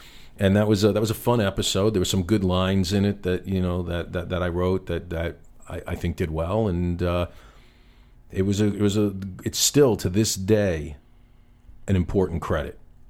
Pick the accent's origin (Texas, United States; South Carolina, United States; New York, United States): New York, United States; And where I grew up in New York, you know, everyone talks like that.